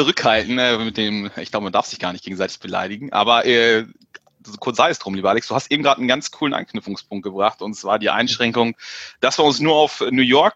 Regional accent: Celle, Lower Saxony, Germany; born there; also born or lived in Düsseldorf; Ich bin gebürtiger Zeller in der Nähe von Hannover. Da lebe ich jetzt auch wieder in der Nähe von Hannover, dem ich lange Zeit auch in Düsseldorf gelebt habe, wo ich auch immer noch arbeite. Also bin Norddeutscher, wenn man so möchte.

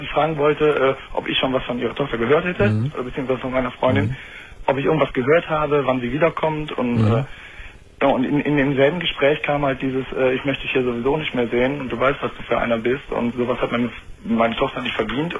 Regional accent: Düsseldorf, North Rhine-Westphalia, Germany; ich komme aus Düsseldorf und das ist ja eigentlich eine ziemlich Karnevalshochburg.

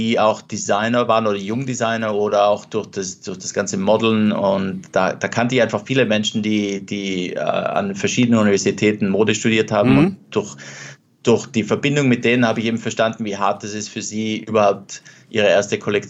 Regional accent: Trentino-Alto Adige, Italy; dort, wo ich aufgewachsen bin, also jetzt Südtirol

